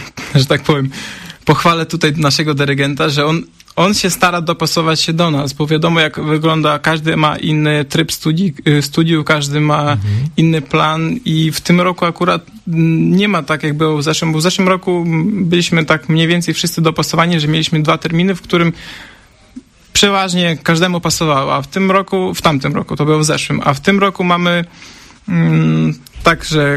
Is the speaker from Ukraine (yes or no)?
yes; Ukraine; Polish is a second language; moved away as an adult; now in Poland; Bo ja pochodzę z Ukrainy generalnie i ja uczyłem się grać tam, uczyłem się muzyki na Ukrainie i tam jest takie podejście bardziej sztywne.